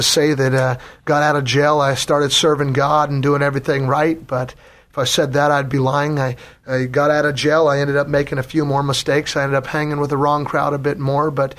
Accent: Gridley, California, United States; Hello, KKXX. I just want to let you know … I grew up in Gridley, California, and came to the Lord through some trials.

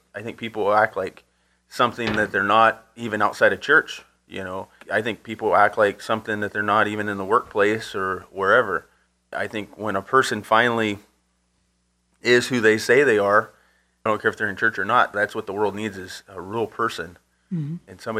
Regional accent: Oroville, California, United States; We're from Oroville, raised in Oroville, moved around a little bit, but always came back to Oroville.

